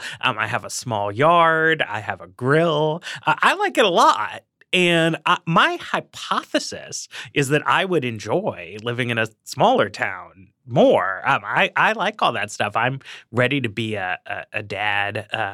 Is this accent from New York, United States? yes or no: yes; Manhattan, New York, United States; Whereas I grew up in Manhattan. This is the only place I've lived other than New York.